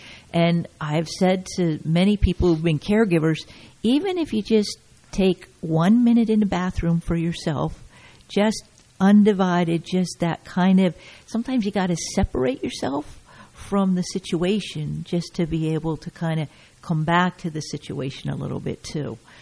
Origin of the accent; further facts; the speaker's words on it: California, United States; born there; also born or lived in New Jersey; And I shared that I was born in California and then went to the Midwest to go to college. But I landed in New Jersey to become a caregiver for my mom.